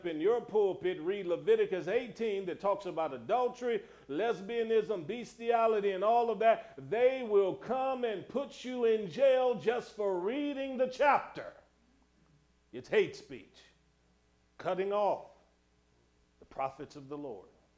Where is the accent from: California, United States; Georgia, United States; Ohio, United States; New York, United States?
Ohio, United States; Cleveland; But I've watched myself growing up in Cleveland, Ohio.